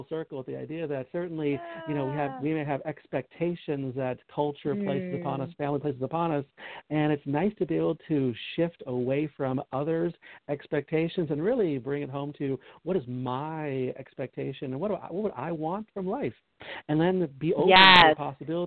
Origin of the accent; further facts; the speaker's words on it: Chicago, Illinois, United States; I grew up I grew up in Chicago, and certainly I'm supposed to be a certain way, being from Chicago, apparently. And I'm a Greek from Chicago, so of course I'm supposed to own a restaurant